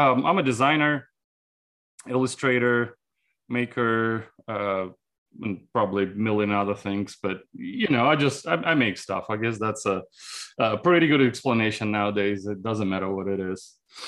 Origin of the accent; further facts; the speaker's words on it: Siberia, Russia; now in United States; I mean, if you go there, you'll probably think it's a very desolate place, you know. But it's a small town, kind of stuck in post-Soviet times.